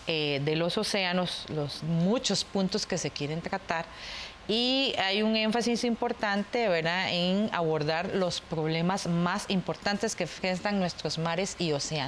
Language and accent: Spanish; Costa Rica; nosotros como costarricenses no tenemos esa imagen